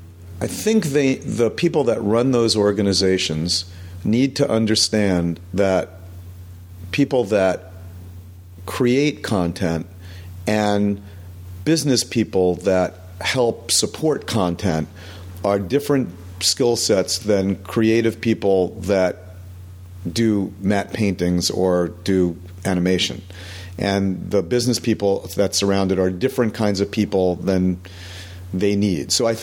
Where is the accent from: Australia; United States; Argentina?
United States; California; you come from Chicago and I come from the Bay Area